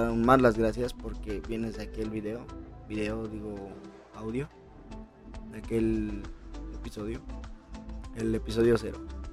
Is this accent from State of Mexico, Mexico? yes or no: no; Mexico City, Mexico; now in Aguascalientes, Mexico; Yo soy de la Ciudad de México, radico actualmente en Aguascalientes.